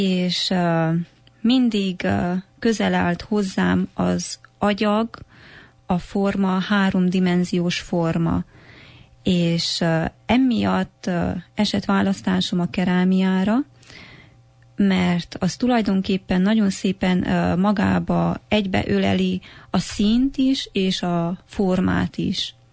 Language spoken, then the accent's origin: Hungarian; Romania; now in Canada; odahaza Romániában nincs az a rendszer, ami itt Kanadában nagyon jól működik